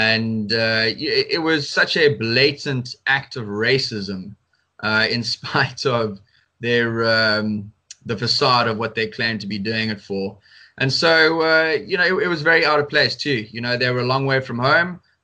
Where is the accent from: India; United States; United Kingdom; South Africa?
South Africa; These days in South Africa, everything is racist.